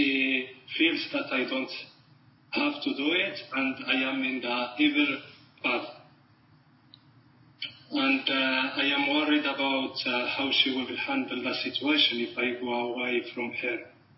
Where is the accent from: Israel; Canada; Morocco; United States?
Morocco; English is a second language; I am originally from Morocco.